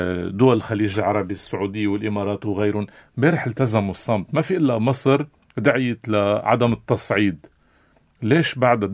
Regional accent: Lebanon

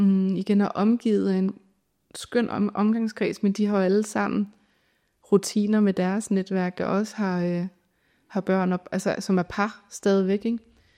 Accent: Jutland, Denmark; man står og skal pakke bilen til at skulle holde jul hjemme i Jylland

